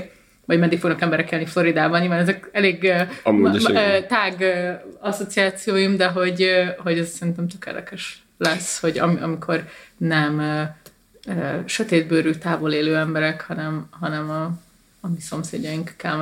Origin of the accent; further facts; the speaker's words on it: Budapest, Hungary; végül is így budapestiként